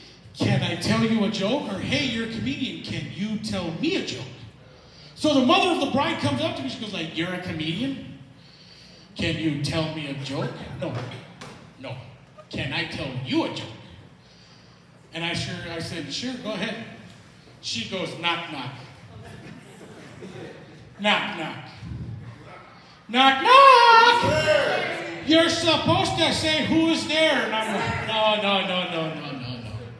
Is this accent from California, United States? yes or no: yes; San Diego, California, United States; I grew up in San Diego, California.